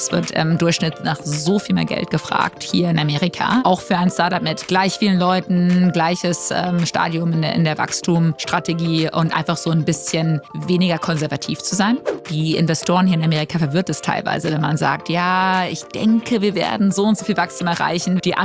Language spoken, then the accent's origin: German; Luxembourg; also born or lived in Karst, Germany; Also ich bin geboren in Karst. Das ist ein ganz kleiner Ort in der Nähe von Düsseldorf. Dort bin ich geboren und bin dann irgendwann als Kind nach Luxemburg gezogen und bin dort aufg